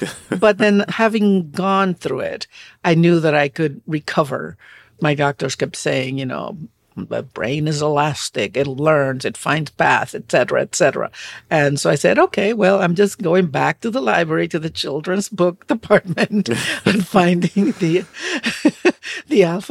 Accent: Puerto Rico; now in United States; because I live in the United States that it is like it's a different person. Yeah. So that sense that I'm coming from Puerto Rico, just being on that plane, I became someone different.

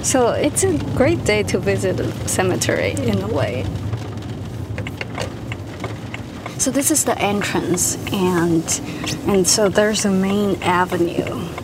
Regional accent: China; now in United States; You know, I'm not from California. I immigrated from China, and so I thought, you know, it doesn't matter if I'm from elsewhere.

